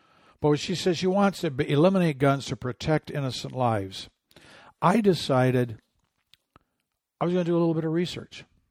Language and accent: English; Michigan, United States; The guy who was actually from my home state, Michigan